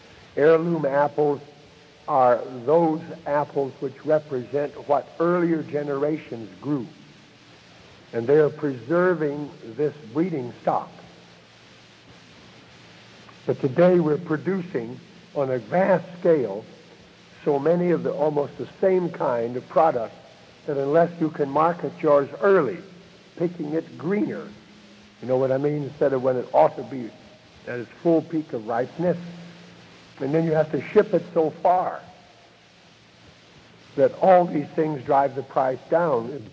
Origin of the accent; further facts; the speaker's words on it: California, United States; When I grew up in Northern California, I took agriculture in high school.